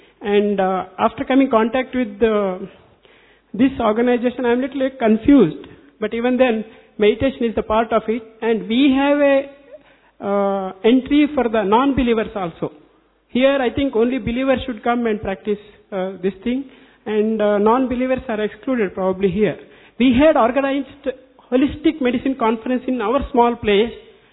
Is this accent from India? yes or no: yes; Bhatkal, Karnataka, India; I'm from Karnataka, a small place, coastal Bhatka.